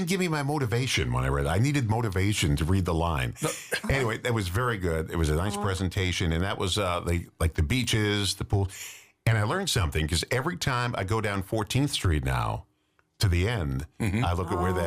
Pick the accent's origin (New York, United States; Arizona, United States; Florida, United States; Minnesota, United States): New York, United States; Rockaway; Oh, you should see the beach where I grew up in Rockaway. It's gone.